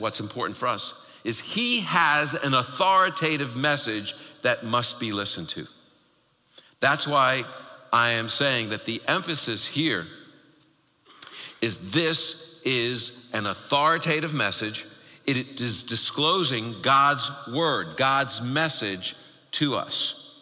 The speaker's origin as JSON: {"language": "English", "region": "New York", "country": "United States", "tie": "born or raised there", "said": "When I heard that Jesus Christ means Jesus the Messiah, as a Jewish kid growing up in New York, I'm like, oh, you mean he's Jewish?"}